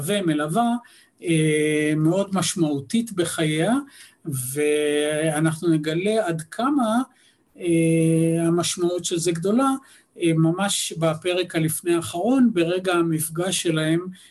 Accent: Givat Shmuel, Central District, Israel; אני מדבר על גבעת שמואל, שבתקופה שאני נולדתי שם ב-1952, בשנות ה-50 הראשונות, גבעת שמואל הייתה שכונה בפני עצמה, ואנחנו גרנו בשכונה שנקראה קריית ישראל

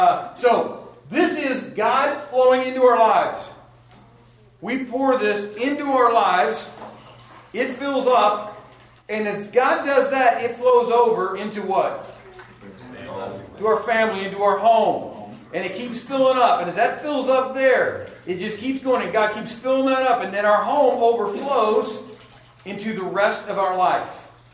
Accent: Lincoln, Nebraska, United States; born there; I was born in Lincoln. My parents both grew up in Nebraska.

